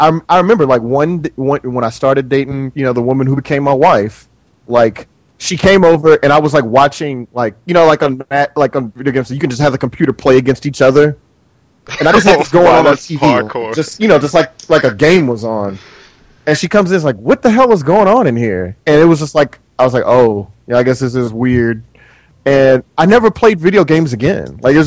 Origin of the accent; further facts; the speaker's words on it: the South, United States; Yeah, but see, I mean, growing up in the South, like, we were like, okay, well, it's basketball season.